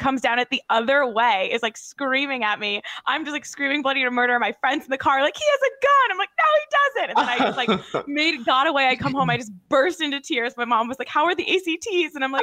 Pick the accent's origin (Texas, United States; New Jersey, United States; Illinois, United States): New Jersey, United States; Born and raised in New Jersey